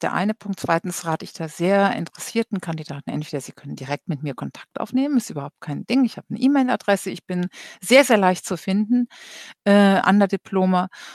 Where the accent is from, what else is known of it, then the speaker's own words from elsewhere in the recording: Cologne, North Rhine-Westphalia, Germany; ich bin Kölnerin, Karneval.